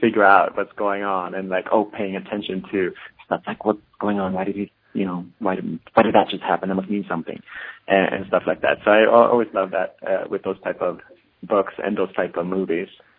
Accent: Sweden; English is a second language; I'm from Sweden originally, but it was the first time I went back to Sweden and made a film.

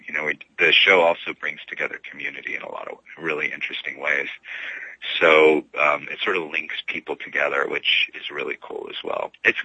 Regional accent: Los Angeles, California, United States; I'm from Los Angeles, so you sort of can't get away with it.

